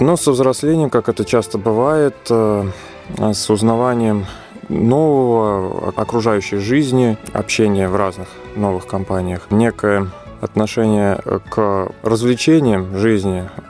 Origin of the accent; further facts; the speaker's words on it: Ryazhsk, Ryazan Oblast, Russia; Родился в Рязани, коренной житель этого города, но по семейным обстоятельствам еще в возрасте 4 лет вместе с родителями переехали в город Ряжск Рязанской области, где и учился в школе, и ходил в храм. Там протекло детство и часть юности.